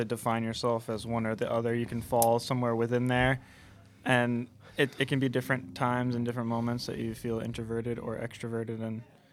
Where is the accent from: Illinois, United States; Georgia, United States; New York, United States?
New York, United States; Albany; I'm from Albany, New York, but I went to UVM